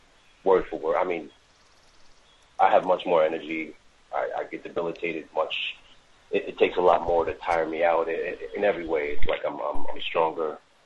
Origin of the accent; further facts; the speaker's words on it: Pennsylvania, United States; I'm from Pennsylvania.